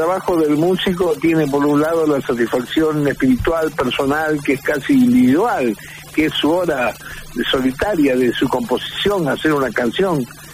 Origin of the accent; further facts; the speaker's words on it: Rosario, Santa Fe, Argentina; yo soy un rosarino, ya sabes